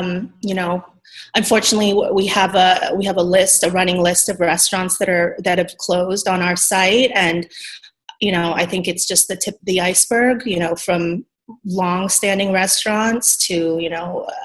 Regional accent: San Diego, California, United States; And I grew up in San Diego. I spent many childhood birthday parties there.

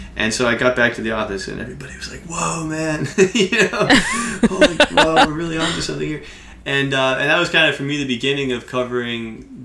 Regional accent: New York, United States; Well, you know, I grew up in New York, so I was always listening to hip hop.

